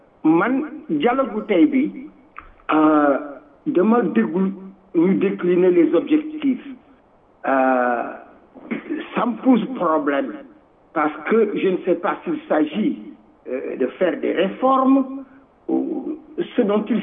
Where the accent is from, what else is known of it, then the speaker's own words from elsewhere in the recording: Senegal; Et nous sommes des Sénégalais et nous sommes quelque part frappés par cette justice-là.